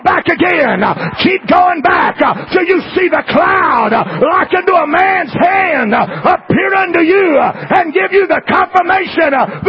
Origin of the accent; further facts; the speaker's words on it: Louisiana, United States; See, I'm from Louisiana. We know how to cook there.